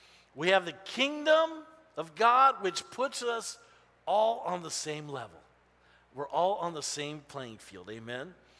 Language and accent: English; Los Angeles, California, United States; Me too. I was born in East L.A.